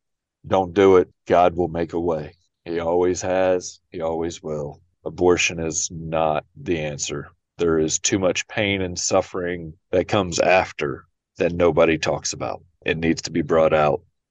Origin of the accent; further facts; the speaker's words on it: Texas, United States; I was born and raised in Texas. We have moved to Tennessee about 15 years ago.